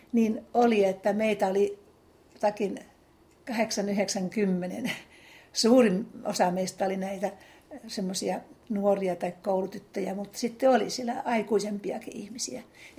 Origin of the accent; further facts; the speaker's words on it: Nivala, North Ostrobothnia, Finland; moved away as an adult; now in Helsinki, Finland; minä olen syntyisin Nivalasta, Pohjanmaalta, ja sitten tulin opiskelemaan aikoinaani Helsinkiin, ja sitä tietä sitten täällä löysin myöskin, kun olin kasvanut uusheränneissä perheessä